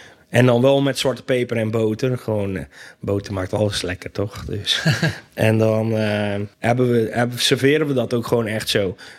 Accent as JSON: {"language": "Dutch", "town": "Volendam", "region": "North Holland", "country": "Netherlands", "said": "Nou, vast iets met paling, gok ik, als Volendammer zijnde."}